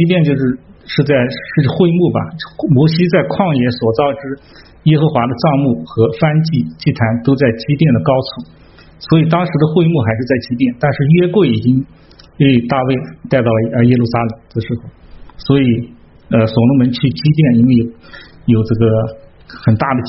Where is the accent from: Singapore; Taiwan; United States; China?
China; 我们中国人